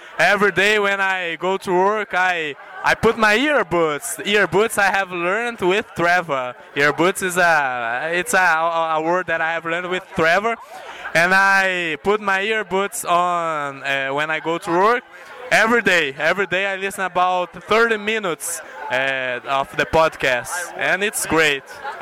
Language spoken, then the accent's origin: English; Minas Gerais, Brazil; English is a second language; from Brazil, Minas Gerais, and I like it so much.